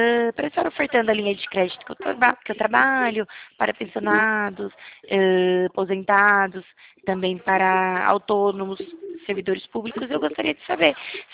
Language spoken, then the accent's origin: Portuguese; Limeira, São Paulo, Brazil; Ó, eu sou da cidade de Limeira, São Paulo, tá?